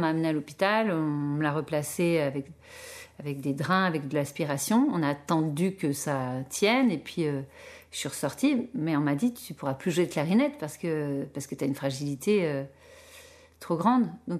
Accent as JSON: {"language": "French", "town": "Clermont-Ferrand", "region": "Auvergne-Rhône-Alpes", "country": "France", "tie": "born or raised there", "said": "Ben moi, j'ai grandi en France, en Auvergne, dans une ville assez populaire qui s'appelle Clermont-Ferrand. Et j'ai grandi dans un quartier HLM. Dans des grandes tours"}